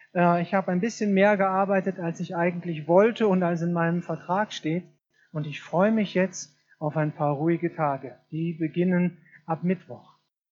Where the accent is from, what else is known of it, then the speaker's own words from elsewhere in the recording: Schorndorf, Baden-Württemberg, Germany; Ich komme aus Schorndorf.